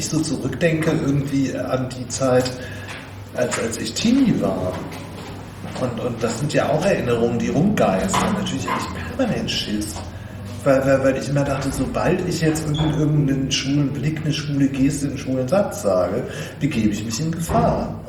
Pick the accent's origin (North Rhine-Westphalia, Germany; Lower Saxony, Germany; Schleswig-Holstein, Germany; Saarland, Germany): Lower Saxony, Germany; Langenhagen; Ich komme nämlich nicht aus Hannover, sondern aus Langenhagen.